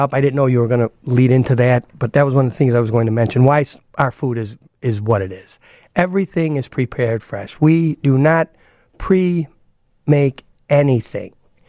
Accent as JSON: {"language": "English", "town": "Chicago", "region": "Illinois", "country": "United States", "said": "youngest daughter went to school out in Arizona, and we were in Arizona, and one thing led to another, and we're from Chicago."}